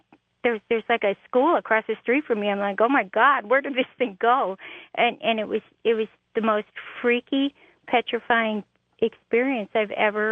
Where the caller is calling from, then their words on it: Milwaukee, Wisconsin, United States; I'm in Milwaukee, and I'm listening on StreamLink.